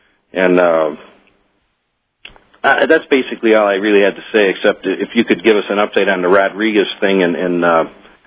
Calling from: Malta, Illinois, United States; Malta, Illinois.

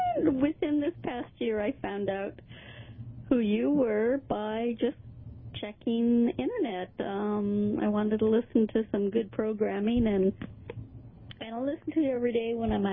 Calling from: California, United States; I'm calling from California time

